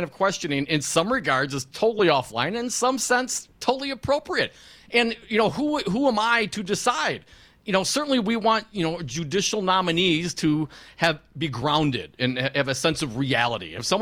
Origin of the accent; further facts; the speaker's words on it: Sicily, Italy; being the Sicilian that I am, growing up in the Catholic faith.